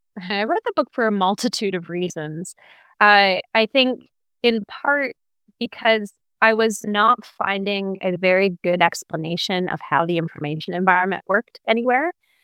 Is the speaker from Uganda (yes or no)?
no; Canada; I am Canadian.